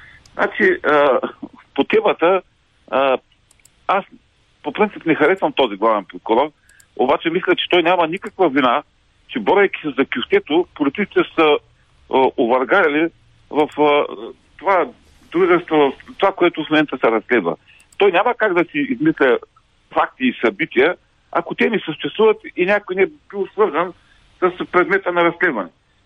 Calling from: Ruse, Ruse Province, Bulgaria; съм от Русе

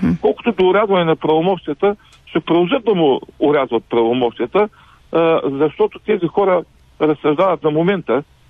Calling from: Ruse, Ruse Province, Bulgaria; съм от Русе.

